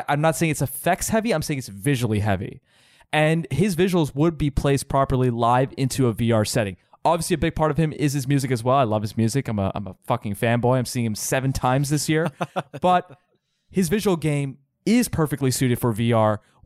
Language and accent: English; United States; accent: American; I'm an American man, okay? I have a very thick American accent.